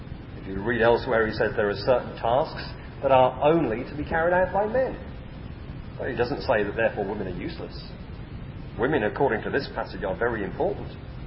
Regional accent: England, United Kingdom; Of course, we're English, or in one or two exceptions, we're Welsh.

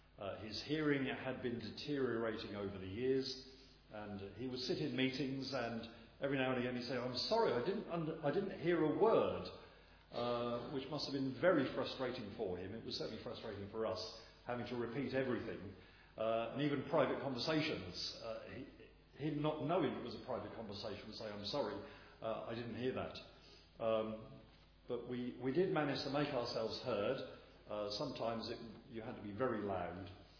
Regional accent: England, United Kingdom; We don't want that, because we're English.

